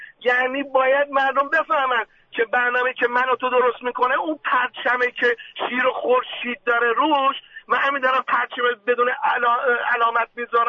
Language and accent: Persian; Iran; ما ایرانی هستیم، نباید اسممون اسمای خارجی باشه